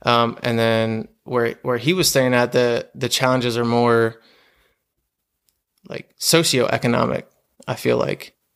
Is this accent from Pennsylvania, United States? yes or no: yes; York, Pennsylvania, United States; I'm from South Central Pennsylvania, York, PA, and I was born and raised here. It's just a small little town.